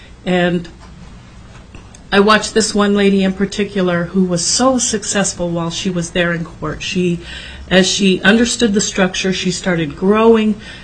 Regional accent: Anchorage, Alaska, United States; For the record … I'm from Anchorage. I work for Volunteers of America, Alaska.

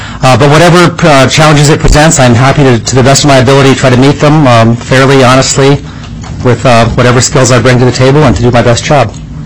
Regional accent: Anchorage, Alaska, United States; also born or lived in Palmer; from CFEC. I was born in 1967 in Anchorage, and I grew up there. From sixth grade on in Palmer, I went to Palmer High School.

